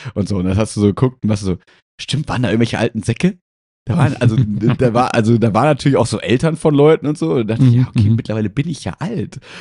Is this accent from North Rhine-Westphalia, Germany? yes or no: yes; Mülheim, North Rhine-Westphalia, Germany; bin ich aus Mülheim, von allen, die sich aus Mülheim angemeldet haben, 5. gewesen.